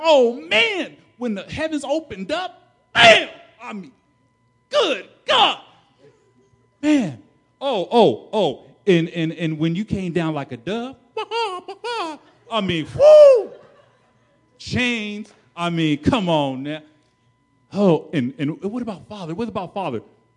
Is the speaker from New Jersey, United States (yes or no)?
yes; New Jersey, United States; Because I'm from Jersey. So I've been born here, and I know what it's like to have to prepare for hurricane season.